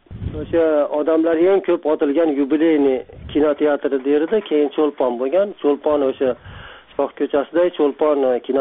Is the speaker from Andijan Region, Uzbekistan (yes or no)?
yes; Andijan, Andijan Region, Uzbekistan; born there; o'zim yaxshi bilaman Andijonni. O'sha yerda tug'ilganman